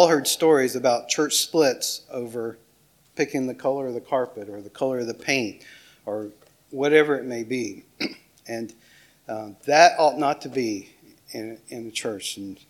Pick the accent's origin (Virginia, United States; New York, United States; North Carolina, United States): North Carolina, United States; You know, I grew up in Polk County, North Carolina, just over the state line here.